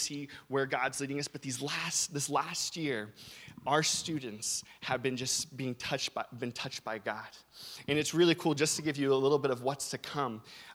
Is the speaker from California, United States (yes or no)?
yes; California, United States; I grew up in California, and boy, do I miss California during the winter months.